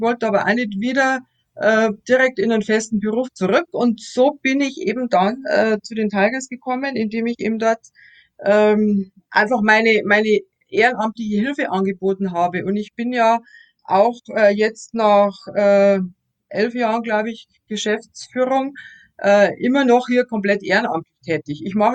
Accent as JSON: {"language": "German", "town": "Straubing", "region": "Bavaria", "country": "Germany", "tie": "born or raised there", "said": "Ich bin auch eine gebürtige Straubingerin. Ich war mal zum Studium eigentlich auch nicht groß aus Straubing weg."}